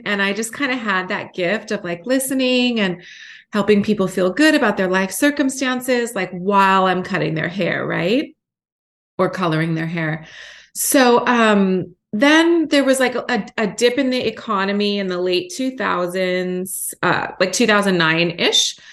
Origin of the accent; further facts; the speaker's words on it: Los Angeles, California, United States; I was born in Los Angeles in a very progressive neighborhood called Silver Lake Echo Park.